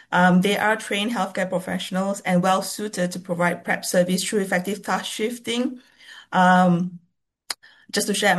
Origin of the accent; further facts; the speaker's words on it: Malaysia; I'm from Malaysia.